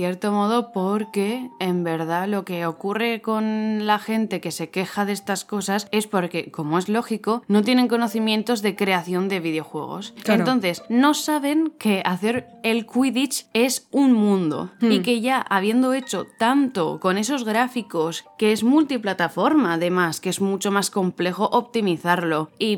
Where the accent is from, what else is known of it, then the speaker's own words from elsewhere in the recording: Spain; Si es gratis, pa' la saca, que somos españoles.